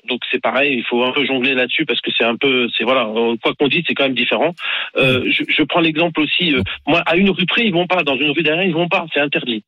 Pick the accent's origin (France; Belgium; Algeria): France; Ivry-sur-Seine, Île-de-France; Et j'ai grandi à Ivry. Mes parents, je suis de 75, donc j'ai grandi à Ivry, dans les cités et autres.